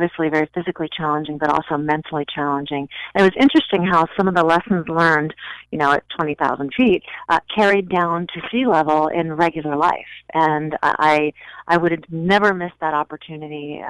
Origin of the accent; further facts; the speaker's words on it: Virginia, United States; also born or lived in Houston, United States / Florida, United States / Charlotte, United States; I'm from all over the place. I grew up in Virginia. I spent about 10 years in Florida. I spent some time in Charlotte. Was born in Houston, so I'm kind of from all over the place.